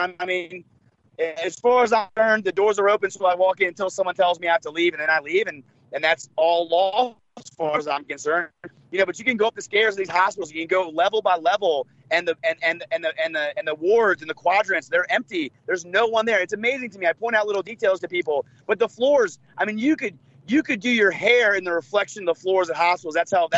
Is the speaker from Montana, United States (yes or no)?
no; Washington, District of Columbia, United States; I grew up in Washington, D.C., and I love that city.